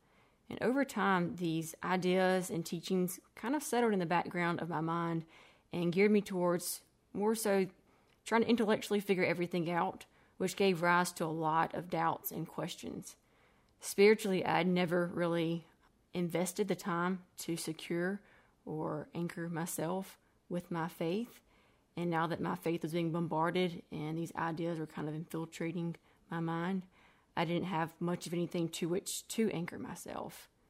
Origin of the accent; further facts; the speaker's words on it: Brookhaven, Mississippi, United States; I've been in Hattiesburg for about a little over 2.5 years. I'm originally from Brookhaven, Mississippi. I grew up in a great Christian family.